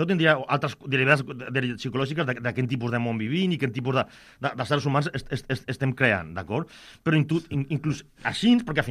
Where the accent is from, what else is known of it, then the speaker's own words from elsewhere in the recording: Barcelona, Catalonia, Spain; Som de Barcelona. Mai hem entrat en aquest museu.